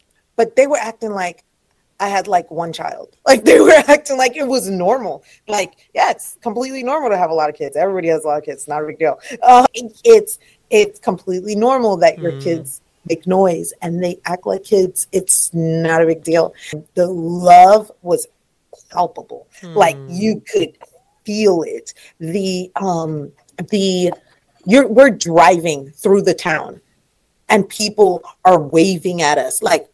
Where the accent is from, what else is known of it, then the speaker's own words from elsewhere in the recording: Florida, United States; So we show up to Kansas, and we are from South Florida. I feel like I need to make that clear.